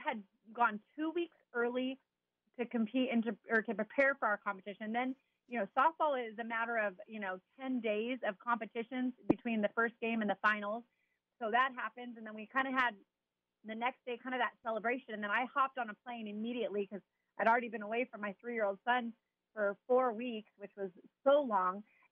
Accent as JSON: {"language": "English", "town": "Chino", "region": "California", "country": "United States", "tie": "born or raised there", "also_born_or_lived": "Garden Grove, California", "said": "Southern California. I was born in Garden Grove, California, and grew up in Chino."}